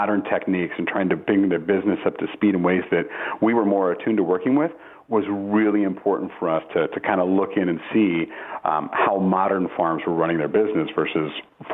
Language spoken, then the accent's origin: English; Tacoma, Washington, United States; I grew up in Tacoma, Washington, which is a very urban sort of area.